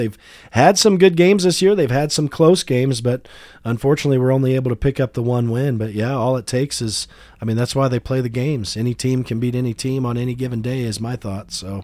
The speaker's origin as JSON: {"language": "English", "town": "St. Louis", "region": "Missouri", "country": "United States", "said": "I come from the St. Louis area"}